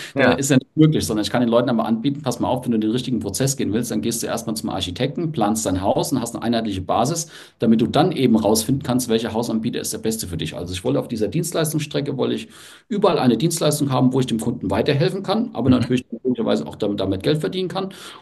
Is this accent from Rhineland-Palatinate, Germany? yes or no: yes; Rhineland-Palatinate, Germany; Also ich bin im Westerwald groß geworden